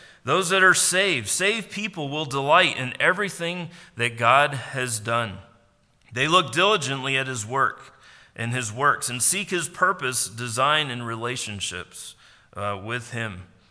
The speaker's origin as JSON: {"language": "English", "region": "New Hampshire", "country": "United States", "tie": "born or raised there", "said": "I'm from New Hampshire and grew up with a lot of snow."}